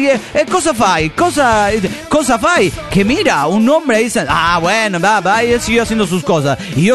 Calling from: Los Cabos, Baja California Sur, Mexico; de Los Cabos, Baja California.

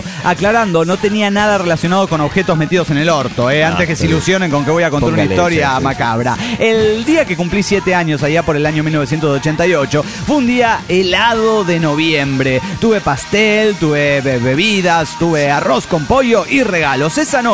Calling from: Colombia; de Colombia.

